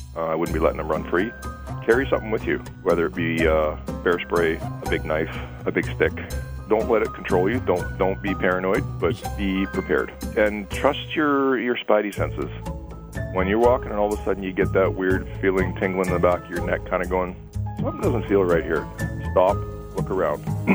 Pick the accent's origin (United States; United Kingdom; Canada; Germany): Canada; Campbell River, British Columbia; I was born and raised in Camp River, live in Camp River. I'm 53